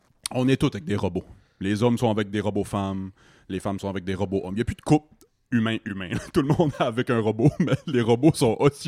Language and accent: French; Quebec, Canada; Je m'en allais chez nous en Gaspésie.